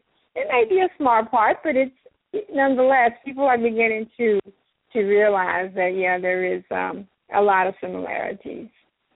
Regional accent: Memphis, Tennessee, United States; also born or lived in Northern California; And then I moved back here, Memphis, Tennessee, which is my hometown, in 2005.

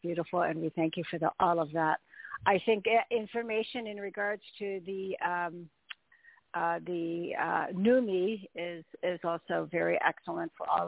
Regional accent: Illinois, United States; because we're out west, you know, we're in Nevada, I find for myself, because I grew up in Illinois, so there's so much humidity there.

